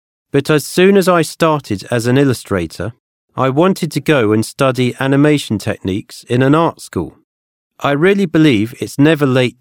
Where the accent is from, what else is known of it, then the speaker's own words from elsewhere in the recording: Birmingham, West Midlands, United Kingdom; Well, I grew up in Birmingham, in the UK